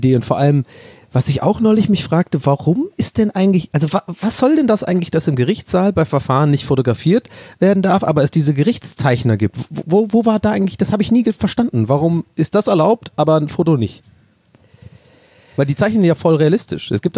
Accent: Ireland; 99 Flake hast du bei uns in Irland. Gibt's auch in England.

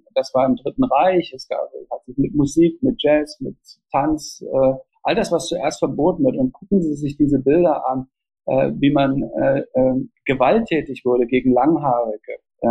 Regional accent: East Germany, Germany; also born or lived in Austria / Switzerland; Ich bin in Anführungsstrichen systemisch nicht benachteiligt worden als Ostdeutscher

